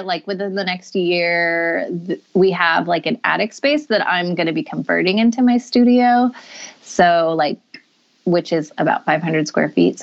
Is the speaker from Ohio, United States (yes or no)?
no; Portland, Oregon, United States; Well, I'm born and raised in Portland, Oregon, aka Portlandia.